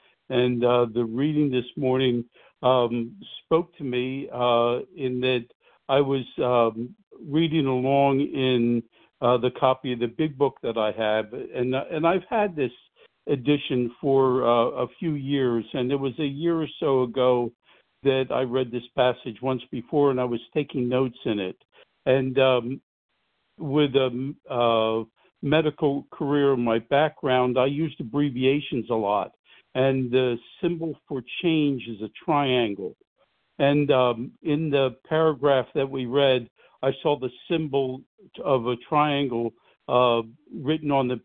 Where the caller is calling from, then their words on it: New Jersey, United States; I'm calling from New Jersey on the east coast of the United States.